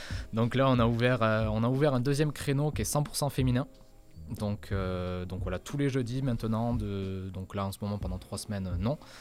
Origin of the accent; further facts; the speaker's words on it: Southwest France, France; Moi, je suis originaire du Sud-Ouest.